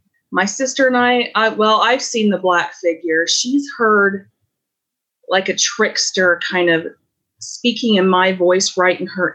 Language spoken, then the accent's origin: English; Utah, United States; it's based on missing people in my home state of Utah.